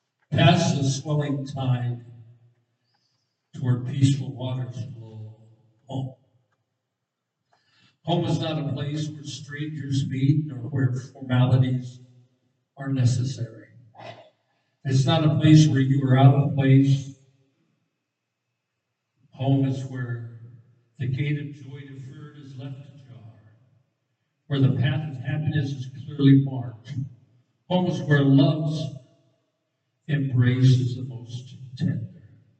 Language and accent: English; Swartz Creek, Michigan, United States; I am from Schwartz Creek, Michigan. I live in Schwartz Creek, Michigan.